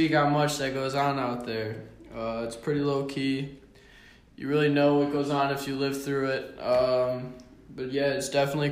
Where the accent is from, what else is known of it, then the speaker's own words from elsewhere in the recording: Illinois, United States; I grew up on the south side, actually.